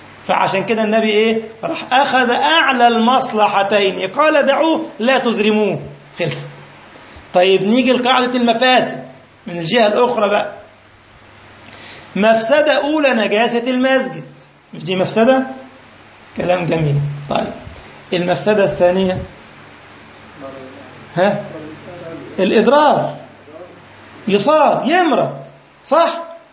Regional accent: Egypt; انا متعود عندنا في مصر كما تعلمون في مواصله اسمها الميكروباص

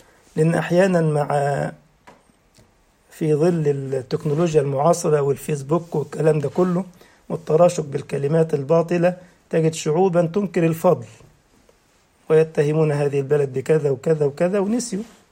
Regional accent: Egypt; وكذلك كان كسوة الكعبة بتيجي من عندنا من مصر، الملابس والطعام كان بيجي من مصر، وحتى اليوم موجودة التكية عندنا في مصر.

